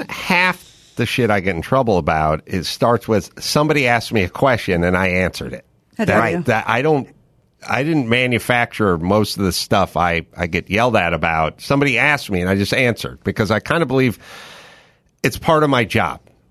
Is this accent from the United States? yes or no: yes; North Hollywood, California, United States; And I remember I grew up in North Hollywood